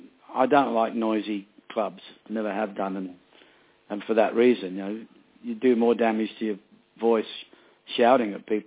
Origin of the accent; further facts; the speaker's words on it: Elizabeth, South Australia, Australia; my teenage years growing up in South Australia, a place called Elizabeth, north of Adelaide.